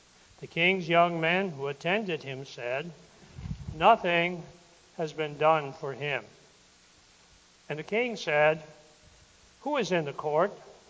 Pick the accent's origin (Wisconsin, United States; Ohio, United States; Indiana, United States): Wisconsin, United States; I'm from Wisconsin originally, and of course, if you're from Wisconsin, you are what they call a cheesehead.